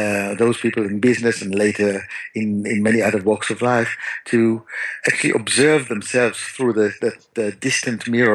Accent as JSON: {"language": "English", "town": "Tel Aviv", "region": "Tel Aviv District", "country": "Israel", "tie": "born or raised there", "said": "My parents are very Israeli. I grew up in Tel Aviv, very Israeli kind of mixed couple, where my mother's family fled Warsaw in 39 after the Nazi invasion"}